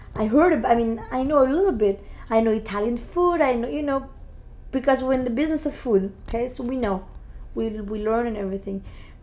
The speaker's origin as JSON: {"language": "English", "country": "Tunisia", "second_language": "English", "moved": "as an adult", "lives_now": "Miami, United States"}